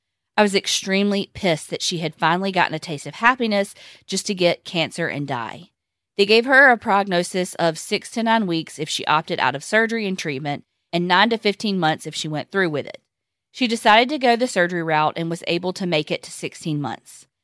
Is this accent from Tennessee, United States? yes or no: yes; Tennessee, United States; I originally felt drawn to you guys because I'm from Tennessee, and I loved your accents and the nostalgia you gave me about living in the South.